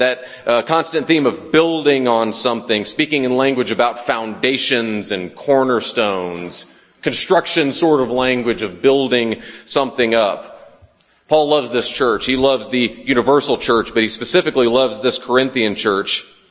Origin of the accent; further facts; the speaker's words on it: the South, United States; We hail from the South. You may or may not hear that accent come through at times.